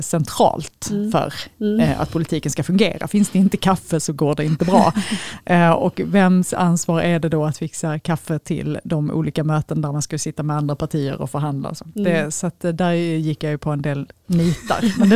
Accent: Helsingborg, Skåne, Sweden; also born or lived in Lund; now in Malmö, Sweden; Jag är född i Lund men uppvuxen i Helsingborg. Och sen har jag bott i 25 år, det var snart, i Malmö.

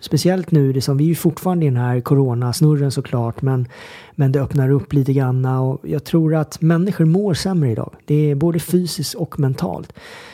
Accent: Sweden; det har jag faktiskt varit hemma i Sverige

